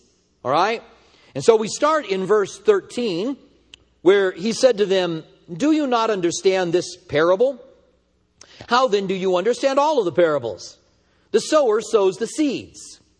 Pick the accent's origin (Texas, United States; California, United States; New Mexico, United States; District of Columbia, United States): New Mexico, United States; Albuquerque; now in Tucson, United States; I'm from Albuquerque.